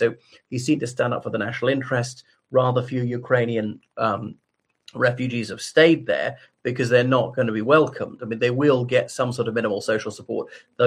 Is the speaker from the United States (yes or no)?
no; Ireland; everybody. … from Ireland.